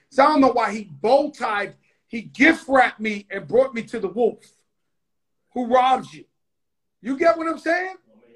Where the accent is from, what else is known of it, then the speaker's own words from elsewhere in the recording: United States; Bro, I'm from Trinity Ave, 1000 Forest Projects.